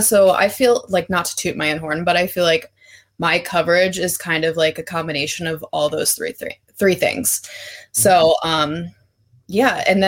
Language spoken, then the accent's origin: English; Baltimore, Maryland, United States; and I am from Baltimore, so I I'm a Ravens fan.